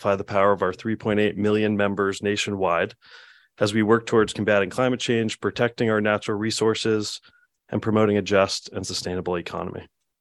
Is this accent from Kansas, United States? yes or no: no; Portland, Maine, United States; from Portland